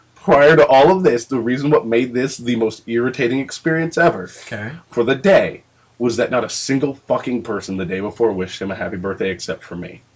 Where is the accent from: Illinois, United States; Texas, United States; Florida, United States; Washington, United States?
Washington, United States; Spokane; I'm from Spokane.